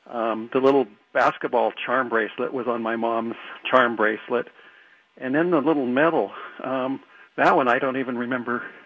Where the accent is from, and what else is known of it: Astoria, Oregon, United States; born or raised there